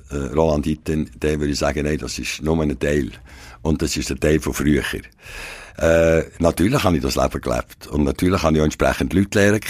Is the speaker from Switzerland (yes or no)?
yes; Bern, Switzerland; now in Biel, Switzerland; fast 30 Jahre Biel, oder? Ich sage, ohne nicht gebürtiger Bieler bin. Linzer, aber ich bin Seeländer